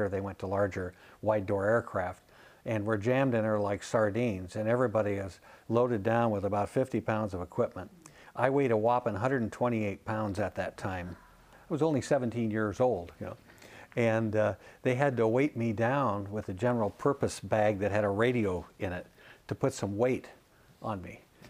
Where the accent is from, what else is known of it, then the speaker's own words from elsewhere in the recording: Portland, Oregon, United States; two of my my neighbor friends I grew up with in Southeast Portland also joined about that time